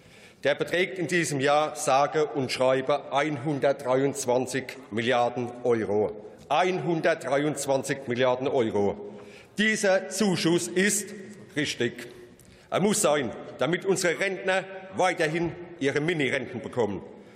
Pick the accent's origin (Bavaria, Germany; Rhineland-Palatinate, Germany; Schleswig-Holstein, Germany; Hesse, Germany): Rhineland-Palatinate, Germany; von hier aus noch ein Gruß in meine Heimat nach Rheinland-Pfalz